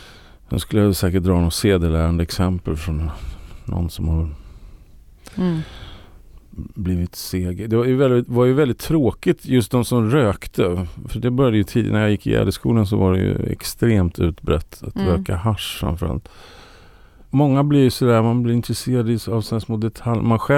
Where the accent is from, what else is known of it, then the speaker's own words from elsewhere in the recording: Sweden; jag är ju svensk.